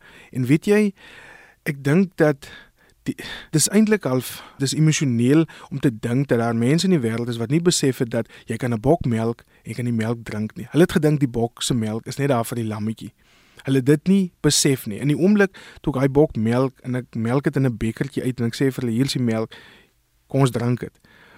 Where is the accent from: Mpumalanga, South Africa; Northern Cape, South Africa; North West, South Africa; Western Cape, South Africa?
Northern Cape, South Africa; Port Nolloth; So ek het groot geword op die platteland, dorpie met naam van Port Nollet. En ja, baie van my familie was in landbou gewees.